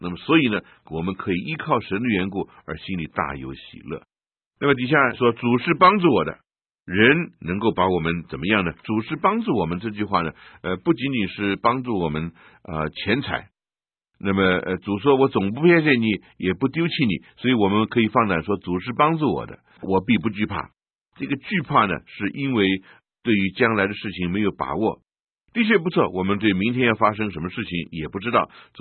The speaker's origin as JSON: {"language": "Chinese", "country": "China", "said": "我们中国人"}